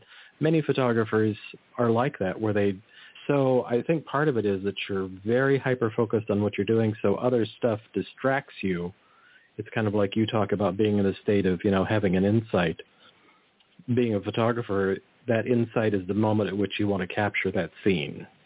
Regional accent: California, United States; I grew up in the Monterey Peninsula. So I grew up in Ansel Adams land.

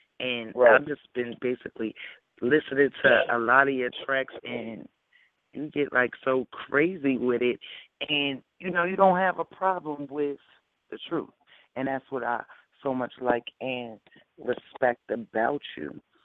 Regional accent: East Coast, United States; We all know that the Cali, the West Coast, I'm from the East Coast

